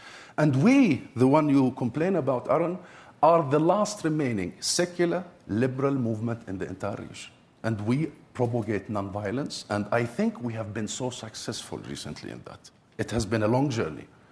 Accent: Gaza, Gaza Strip, Palestine; Gaza, I was born in Gaza, I lived in Gaza most of my life.

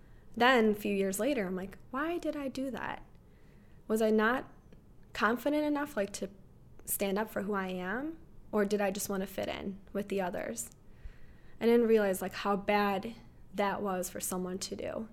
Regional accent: Bosnia & Herzegovina; now in United States; And I freaked out because I'm thinking, well, hell, I'm Muslim. I'm from Bosnia.

